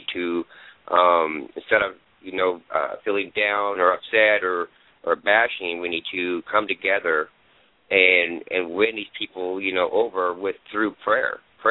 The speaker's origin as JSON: {"language": "English", "region": "California", "country": "United States", "lives_now": "Arizona, United States", "said": "I'm from California. but I've lived in Arizona for a year now. I moved here to get away from California."}